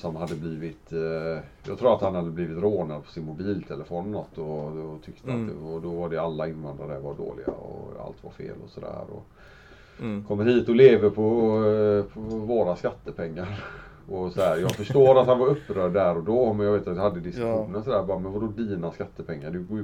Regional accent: Angered, Västra Götaland County, Sweden; jag är i och för sig född och uppväxt i Angered och bott där i 24 år

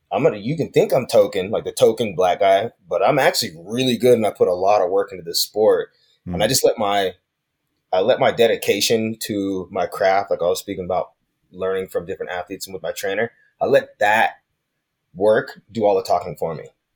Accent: Salt Lake City, Utah, United States; I grew up in Salt Lake City as a black man.

